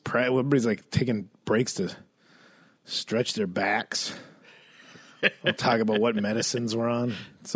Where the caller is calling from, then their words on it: Addison, Illinois, United States; I'm recording from Addison, Illinois right now.